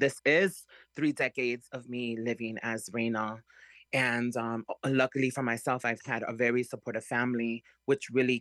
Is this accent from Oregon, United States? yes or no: no; Chicago, Illinois, United States; You know, I grew up in Chicago, through Pilsen, through Cicero and Little Village